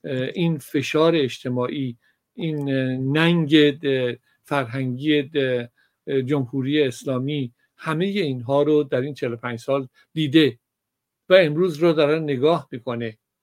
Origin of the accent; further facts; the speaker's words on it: Iran; مرحله اول من یک ایرانی هستم